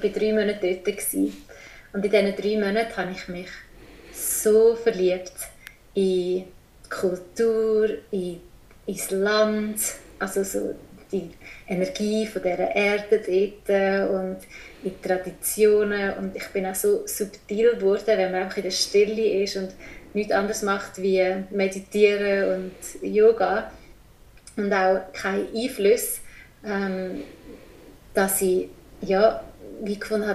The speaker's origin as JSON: {"language": "German", "country": "Switzerland", "lives_now": "Indonesia", "said": "Ich bin ursprünglich aus der Schweiz. Ich bin in der Schweiz, man hört es ja."}